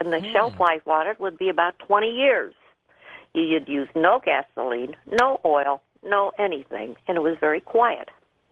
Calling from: Los Angeles, California, United States; I'm calling from Los Angeles.

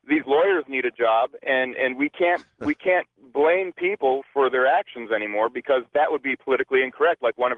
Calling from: Arizona, United States; I'm calling from Arizona. I'm actually a first-time caller.

